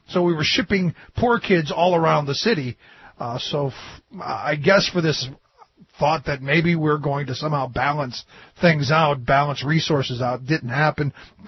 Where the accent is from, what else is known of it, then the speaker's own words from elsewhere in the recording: Cleveland, Ohio, United States; I think as a kid growing up in Cleveland, we did probably something dumber than vouchers.